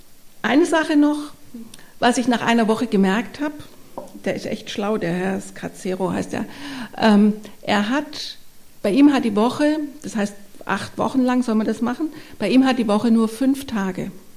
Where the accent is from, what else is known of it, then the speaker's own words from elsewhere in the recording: Swabia, Germany; Jetzt ist aber, bin ich ja auch Schwäbin